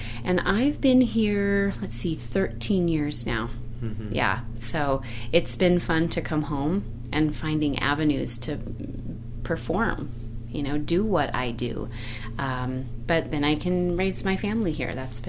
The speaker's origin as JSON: {"language": "English", "town": "Glenwood Springs", "region": "Colorado", "country": "United States", "said": "especially coming from this small town. You know, I'm from Glenwood Springs."}